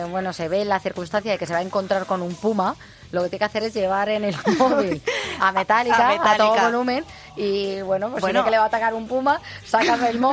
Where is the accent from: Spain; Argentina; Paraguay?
Spain; Madrid, Community of Madrid; Yo que soy de Madrid, claro.